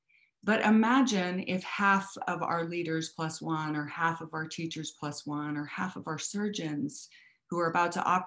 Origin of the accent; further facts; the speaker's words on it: the West, United States; I want to start by talking a little bit about being a Westerner and growing up in the West.